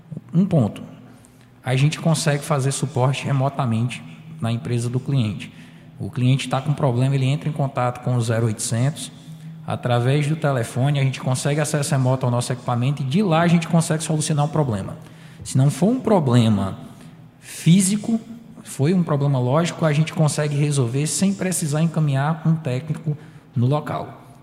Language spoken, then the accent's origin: Portuguese; Cajazeiras, Paraíba, Brazil; Cajazeiras.